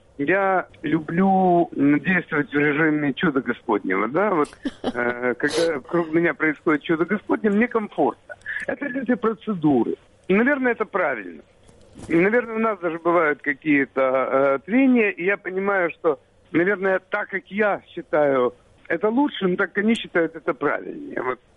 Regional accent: Odesa, Odesa Oblast, Ukraine; потому что я украинец, с этим надо что-то делать, но я одессит, это все равно я одессит.

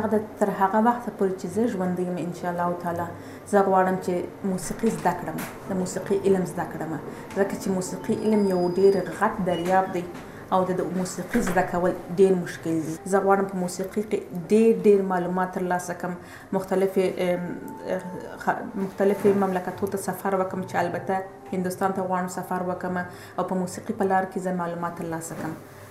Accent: Afghanistan; first language Pashto; moved away; زه افغانه یم، پښتو ژبه زما مورنۍ ژبه ده

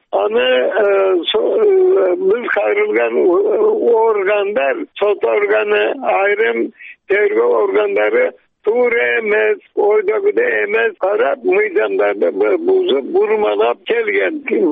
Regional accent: Suzak, Jalal-Abad Region, Kyrgyzstan; Сузактан болом.

